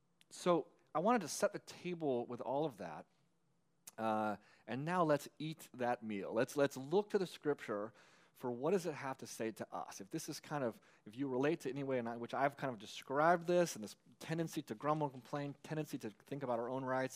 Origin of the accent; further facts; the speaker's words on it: United States; particularly as an American who has such a value of the whole idea of rights.